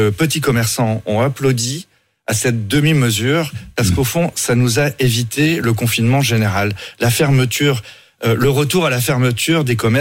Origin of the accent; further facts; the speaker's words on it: Brittany, France; Moi, je suis breton, j'ai l'habitude de marcher le long des vagues.